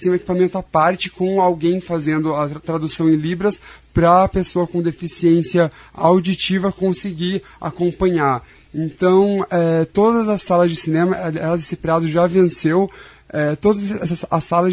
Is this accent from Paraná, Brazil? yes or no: yes; Moreira Sales, Paraná, Brazil; Meus pais frequentaram muito o cinema, inclusive eles se conheceram no cinema da minha pequena cidade chamada Moreira Salles